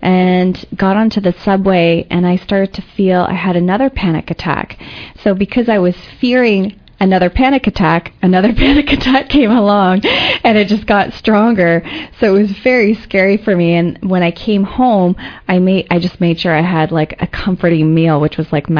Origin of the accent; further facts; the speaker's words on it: London, Ontario, Canada; moved away as an adult; now in Toronto, Canada; when I moved out of my home in 2003, I moved to Toronto from London, Ontario, and something there with regards to the move.